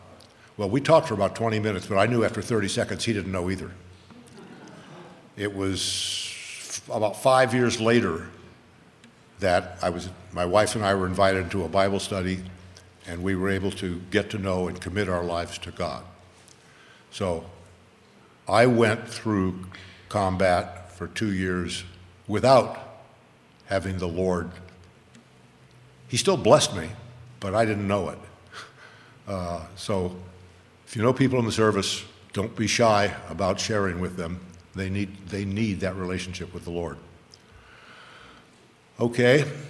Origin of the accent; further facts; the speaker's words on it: Los Angeles, California, United States; Now, I'm from Los Angeles, and I had to translate for them.